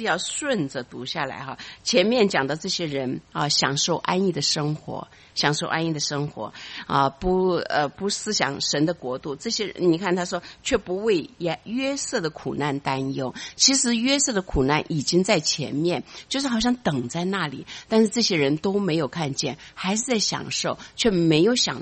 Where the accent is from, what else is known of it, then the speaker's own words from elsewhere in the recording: China; 所以你看见人那其实这个跟我们中国人也蛮相像。